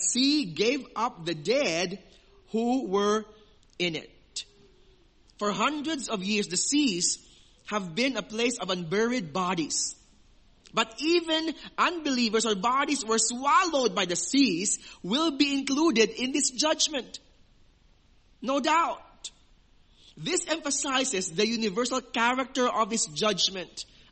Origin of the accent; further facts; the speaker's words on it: Iloilo City, Western Visayas, Philippines; there are a lot of sea merchants hailing from the Philippines. Especially in my hometown, Iloilo City.